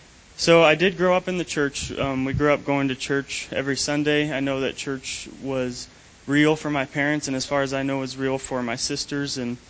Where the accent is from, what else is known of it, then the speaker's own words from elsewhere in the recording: Ainsworth, Nebraska, United States; I was born and raised in Ainsworth, Nebraska, and I was fortunate enough to be raised in a Christian home.